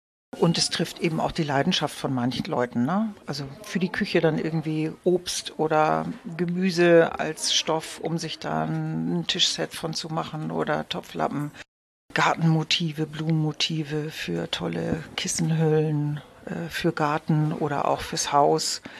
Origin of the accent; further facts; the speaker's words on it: Hamburg, Germany; Ich komme aus Hamburg